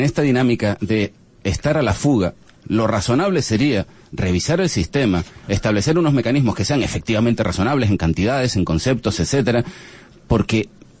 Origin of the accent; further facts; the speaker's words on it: Spain; somos españoles